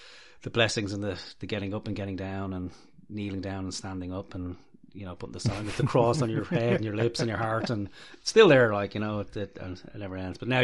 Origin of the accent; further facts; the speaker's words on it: Dublin, Leinster, Ireland; I grew up in Dublin